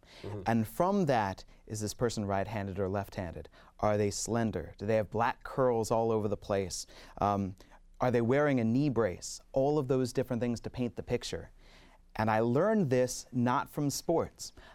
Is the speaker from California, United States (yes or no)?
no; Washington, District of Columbia, United States; I grew up in the Washington, D.C. area, so the Baltimore Orioles came on the radio.